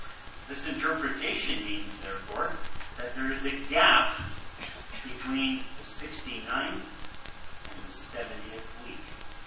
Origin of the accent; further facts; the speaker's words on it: Cambridge, Ontario, Canada; I was raised in Cambridge, Ontario, went to Emmanuel Bible College in Kitchener, and have pastored here at Main Street for almost 13 years.